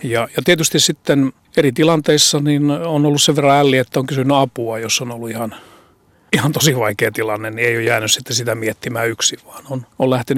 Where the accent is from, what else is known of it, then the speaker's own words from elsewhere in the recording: Kälviä, Central Ostrobothnia, Finland; also born or lived in Helsinki; mun juurethan on, siis mä oon saanut kunnian syntyä, mä oon pääkaupungissa täällä Helsingissä, mutta kasvoin Keski-Pohjanmaalla, Toholammilla Kälviällä lapsuuteni, ja siellä sitten helluntai-kodissa isäni ja äitinä olivat Kälviän helluntai-seurakunnan jäseniä